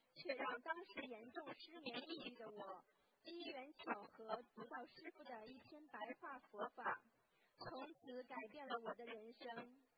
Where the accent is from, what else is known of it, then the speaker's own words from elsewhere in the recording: United States; 感恩有这个机会跟大家分享一下我学佛四年来的一些感悟与历程。